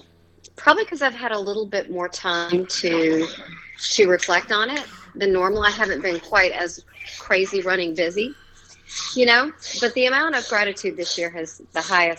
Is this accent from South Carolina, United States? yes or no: yes; Hilton Head, South Carolina, United States; my brother and I were raised in Hilton Head. So that's his home.